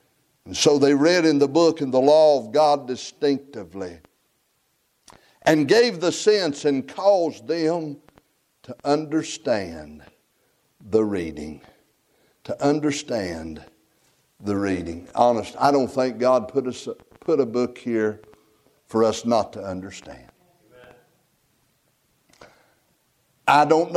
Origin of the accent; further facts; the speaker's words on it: United States; accent: country hillbilly; of course you notice my accent. I'm as country and hillbilly as they come, and I got a long, drawn-out accent. I talk funny.